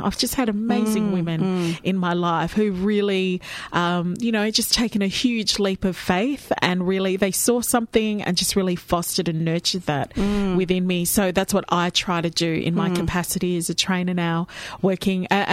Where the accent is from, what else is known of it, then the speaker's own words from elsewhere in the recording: Melbourne, Victoria, Australia; my privilege is my accent. I mean, I was born and bred here in Melbourne